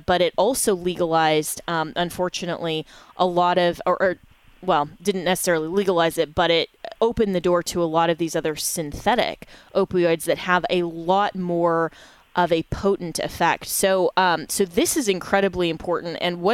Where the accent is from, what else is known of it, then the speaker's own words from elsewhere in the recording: Colorado, United States; even just in my home state of Colorado